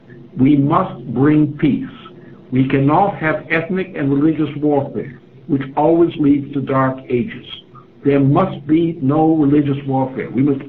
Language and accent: English; United States; when I grew up in the United States, Jews to me meant my friends from the Polish-Russian background